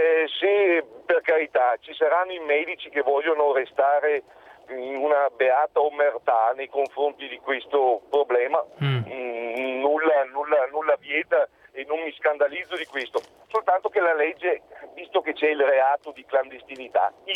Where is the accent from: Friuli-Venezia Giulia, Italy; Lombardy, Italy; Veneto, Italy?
Veneto, Italy; Io vengo dal Veneto